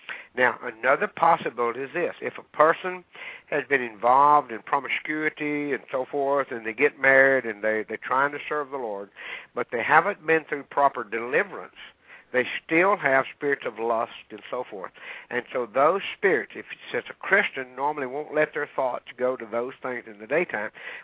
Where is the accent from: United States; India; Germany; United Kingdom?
United States; Louisiana; We're from Louisiana, and very common for the Cajun people.